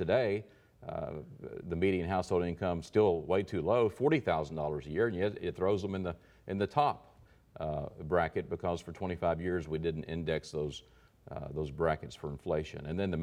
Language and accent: English; Prescott, Arkansas, United States; Firestone Building Products in my hometown in Prescott.